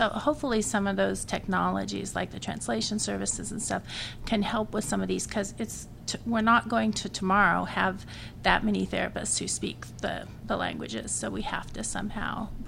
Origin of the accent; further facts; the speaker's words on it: Nebraska, United States; So I'm from Nebraska, and this is a huge issue in Nebraska